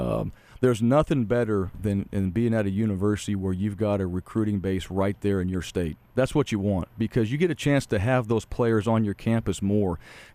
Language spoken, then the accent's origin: English; Boise, Idaho, United States; I grew up in Boise, played at Boise State, understand that when you play in your home state, there's a lot of pride there.